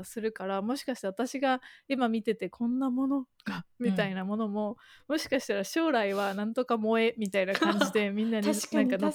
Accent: Sendai, Miyagi, Japan; あとはなんか私仙台生まれなんですけど、うん、仙台の実家に帰った時に

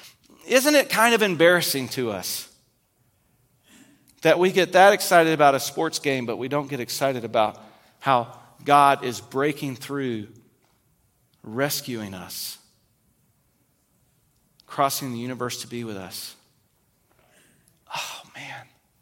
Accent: Kentucky, United States; Now, I am from Kentucky. I'm a UK fan.

